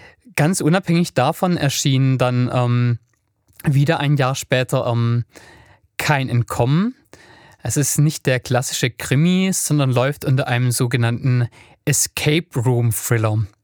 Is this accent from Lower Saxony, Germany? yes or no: no; Stuttgart, Baden-Württemberg, Germany; Aber ich bin ja ursprünglich in Stuttgart geboren, habe dort 26 Jahre gelebt.